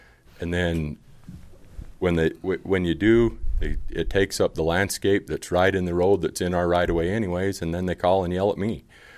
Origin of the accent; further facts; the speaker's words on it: Cedar City, Utah, United States; I'm born and raised in Cedar City my whole life. My grandparents on both sides walked in here when Brigham Young said walk in here.